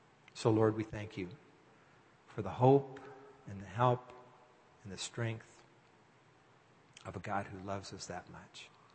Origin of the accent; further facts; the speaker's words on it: Texas, United States; There's that old country song that maybe you know, maybe you don't, because I grew up in Texas.